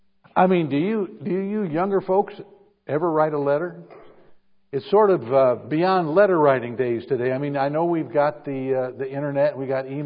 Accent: Belleville, Michigan, United States; And he found out I was from Belleville.

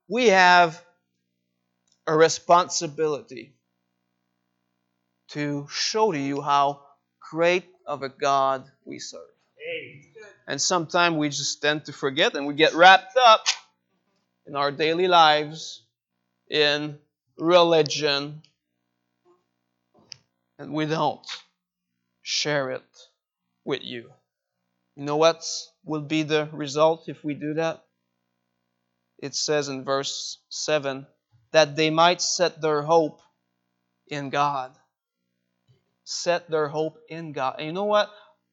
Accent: St. George, Quebec, Canada; 13 years ago, someone came in my hometown in St. George with a group of teens, and they passed out flyers, about 3,000 of them in our city.

